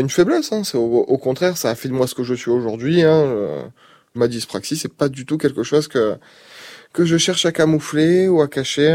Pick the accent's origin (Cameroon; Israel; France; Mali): France; Marseille, Provence-Alpes-Côte d'Azur; je suis marseillais